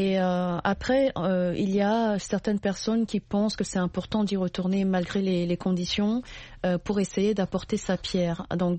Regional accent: Central African Republic; quand je dis aux gens je viens de la Centrafrique, les gens pensent que c'est une région et ils ne pensent pas que c'est un pays.

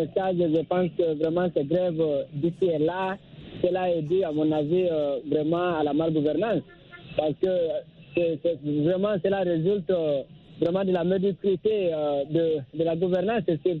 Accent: Guinea; si je prends l'exemple de la Guinée, mon pays d'origine

